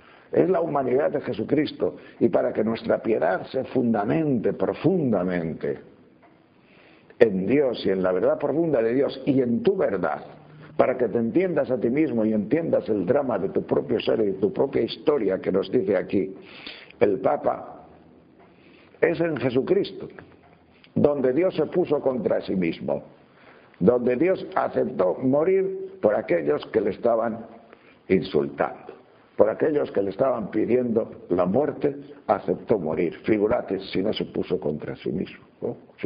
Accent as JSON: {"language": "Spanish", "town": "Sahagún", "region": "Castile and León", "country": "Spain", "tie": "born or raised there", "said": "Yo me acuerdo que cuando era pequeño, en mi pueblo, en un pueblo donde vivíamos, Sagún de Campos, pues veía películas"}